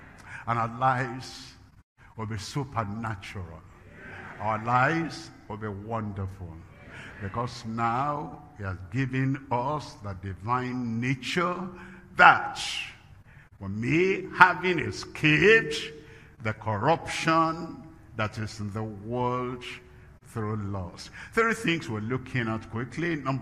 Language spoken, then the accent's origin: English; Nigeria; And then, I'm a Nigerian, I'm an African